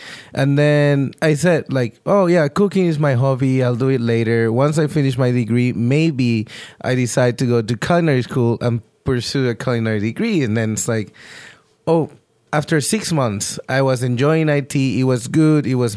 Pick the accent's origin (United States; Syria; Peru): Peru; English is a second language; I grew up in Peru. I'm originally from Peru.